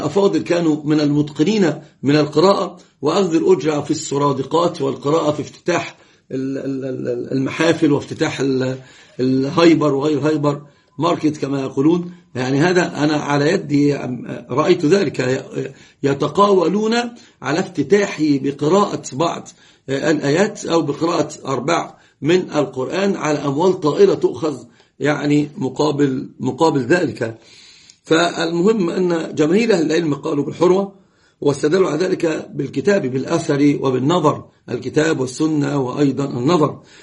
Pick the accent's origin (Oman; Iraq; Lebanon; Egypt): Egypt; أجلى صورة متشبعة عندنا في مصر هو استئجار القارئ على المقابر